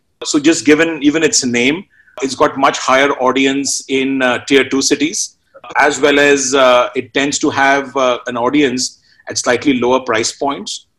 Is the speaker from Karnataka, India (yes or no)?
no; Kolkata, West Bengal, India; moved away as an adult; I grew up in Calcutta, mm-hmm. and went to the US for my education.